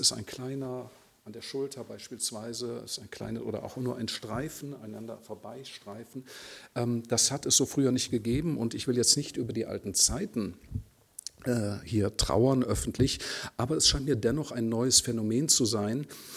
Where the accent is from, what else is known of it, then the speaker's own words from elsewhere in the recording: Cologne, North Rhine-Westphalia, Germany; ich komme aus Köln